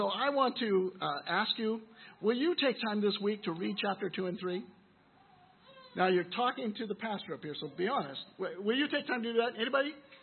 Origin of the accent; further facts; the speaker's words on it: California, United States; Actually, I'm from California, and I should be in there too, but I've been away so long.